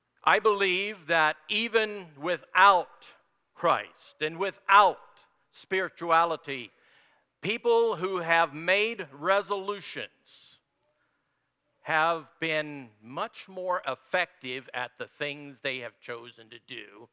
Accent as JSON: {"language": "English", "region": "Tennessee", "country": "United States", "tie": "born or raised there", "said": "I remember growing up in Tennessee, we used to get the weekly newspaper"}